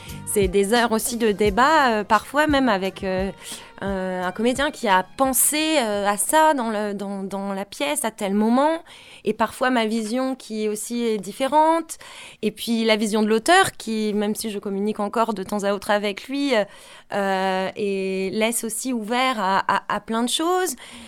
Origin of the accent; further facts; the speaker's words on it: France; chez nous en France